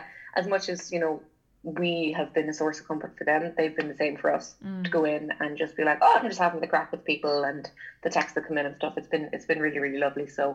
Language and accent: English; Ireland; and I think as Irish people as well, particularly, we love feeding into being like shite, and we love bad news for whatever reason.